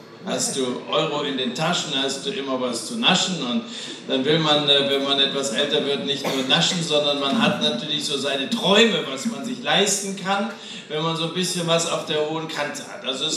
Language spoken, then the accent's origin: German; Dillenburg, Hesse, Germany; Ich komme aus Dillenburg, also so weit hatte ich es nicht, hierher zu kommen.